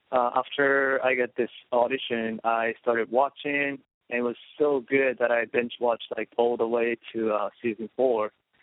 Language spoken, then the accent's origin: English; Japan; also born or lived in New Jersey, United States; now in United States; I was actually born in New Jersey, and I was raised in Japan. I spent my whole childhood in Japan